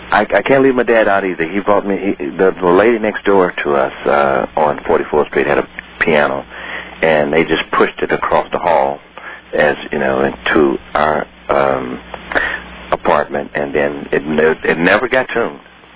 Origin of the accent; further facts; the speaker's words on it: Chicago, Illinois, United States; born there; Yes, I was born in Chicago in Cook County Hospital.